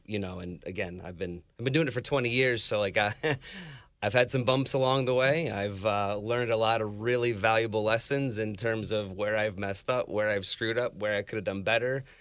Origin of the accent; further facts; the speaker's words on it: New York, United States; now in Charlotte, United States; Originally from upstate New York.